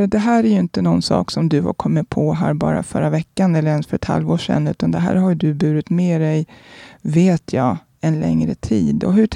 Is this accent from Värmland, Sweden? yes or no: no; Södertälje, Stockholm County, Sweden; För jag är ju i min hemstad, Södertälje.